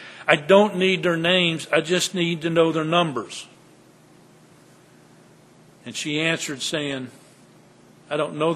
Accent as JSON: {"language": "English", "region": "Texas", "country": "United States", "tie": "born or raised there", "said": "You know, I grew up in Texas where primarily it was cattle and beef."}